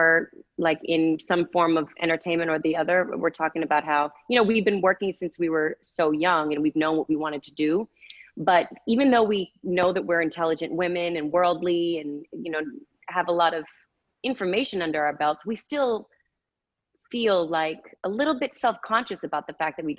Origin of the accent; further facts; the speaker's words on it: Massachusetts, United States; I'm from Massachusetts and I wanted to go to a Boston school.